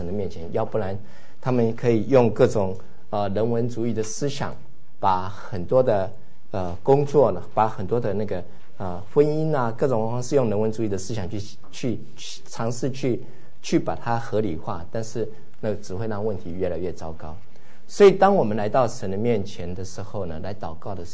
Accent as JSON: {"language": "Chinese", "region": "California", "country": "United States", "said": "那我是从南加来的，所以北加呢很多对我来讲是很新鲜"}